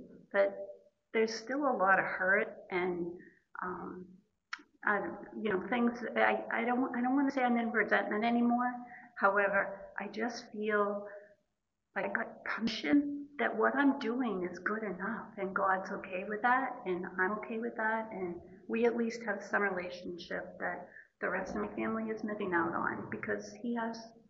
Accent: New Hampshire, United States; from New Hampshire.

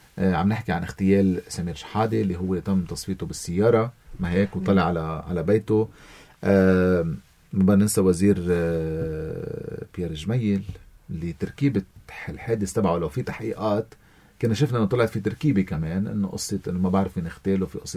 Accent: Lebanon; نحن كلبنانيين

